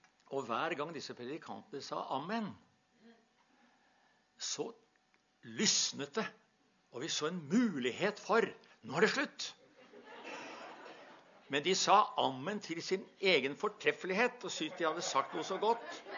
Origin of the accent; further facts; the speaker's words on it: Porsgrunn, Telemark, Norway; Jeg kom til å tenke på hjemme i menigheten der vi vokste opp i Porsgrunn.